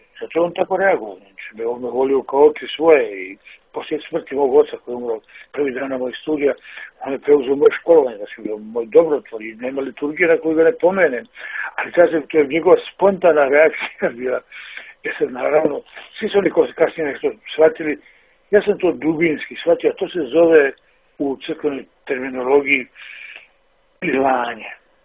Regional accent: Bosnia & Herzegovina; also born or lived in Herceg Novi, Montenegro; Sam se odrastao u Bosni, samo sam rođen u Hercegnovom, jer otac je tog momenta bio sveštenik u Bijeloj. Dakle, iz Bosne sam otišao

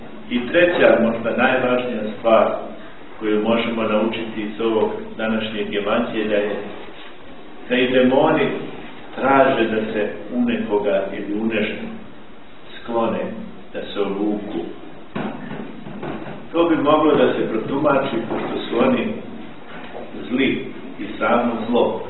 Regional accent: Herzegovina, Bosnia & Herzegovina; Mi imamo ovdje izraz kod nas u Hercegovini, jama bezdanica se zove.

